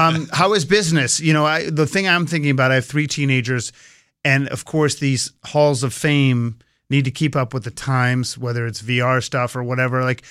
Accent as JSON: {"language": "English", "region": "Massachusetts", "country": "United States", "tie": "born or raised there", "said": "I grew up in Massachusetts too"}